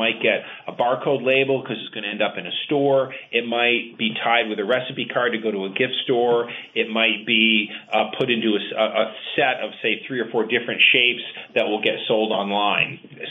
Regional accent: Rutland, Vermont, United States; also born or lived in Maryland, United States; Well, so at this point I grew up in Rutland and then had left after college and I wanted to come back here to raise my kids.

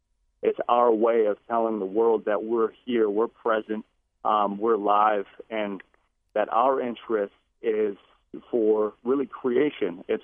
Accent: North Dakota, United States; I'm Anishinaabe from Turtle Mountain, as well as Lakota and Dakota from Cheyenne River and Sistan.

